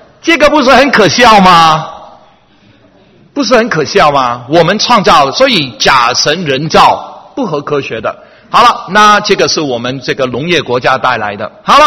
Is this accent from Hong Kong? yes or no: yes; Hong Kong; 我们香港的人，我是从香港来的